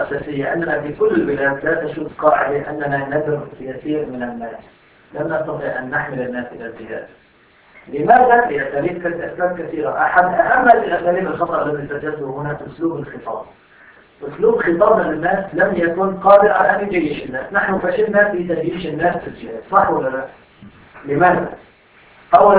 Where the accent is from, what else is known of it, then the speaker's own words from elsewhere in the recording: Syria; عندنا في سوريا ممكن الناس تموت من اجل الخلاف على التجاره